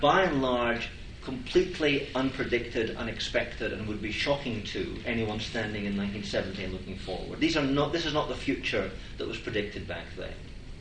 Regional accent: Scotland, United Kingdom; now in United States; I'm not American by origin, I'm actually from Scotland, and I know the UK very well.

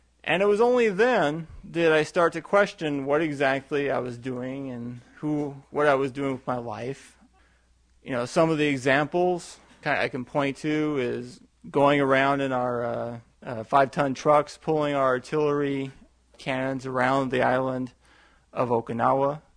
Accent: Hollister, California, United States; I grew up in Hollister, which is over the hill a bit.

